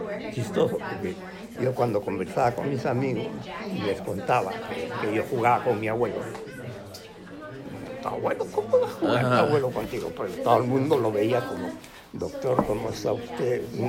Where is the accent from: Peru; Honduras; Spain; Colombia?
Peru; Porque los peruanos somos